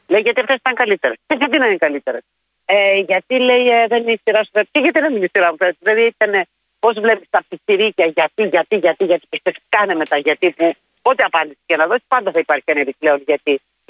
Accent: Greece; Εγώ είμαι τοπικίστρια, είμαι Ελληνίδα.

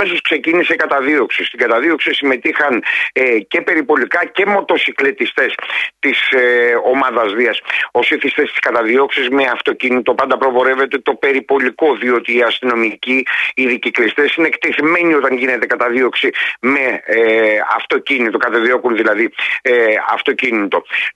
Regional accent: Patras, Western Greece, Greece; και μάλιστα από την πατρίδα μου, από την Πάτρα.

